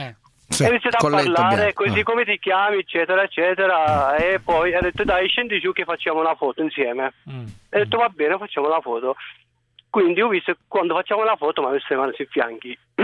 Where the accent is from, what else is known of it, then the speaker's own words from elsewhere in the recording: Termoli, Molise, Italy; dovrei parlare, che sarebbe del mio paese, Termoli, sì. Una provincia di Campobasso.